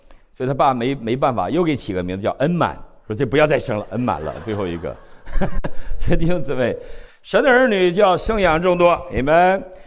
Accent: China; 就像我们中国人特别关心我们民族的独立、民族的富强一样，这是一个民族的情节。

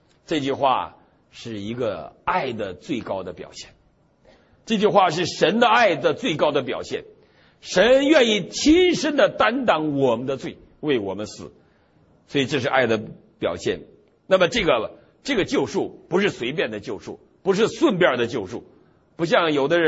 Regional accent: Northeast China, China; 我们东北人相信黄鼠狼，他管叫狐黄二仙

